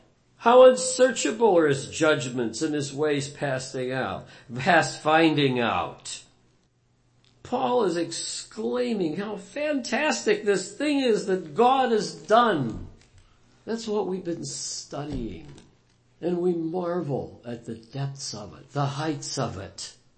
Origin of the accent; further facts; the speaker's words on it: Pennsylvania, United States; moved away as an adult; I grew up in Pennsylvania. After some time, I exercised some freedom that I have as an American citizen to move to the great state of Michigan from the Commonwealth of Pennsylvania.